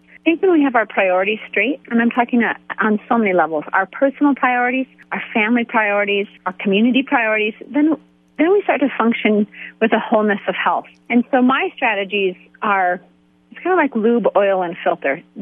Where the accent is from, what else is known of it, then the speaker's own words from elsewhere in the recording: Colorado, United States; I'm a cradle Catholic. I've been born and raised in Colorado. I'm the fourth generation Colorado.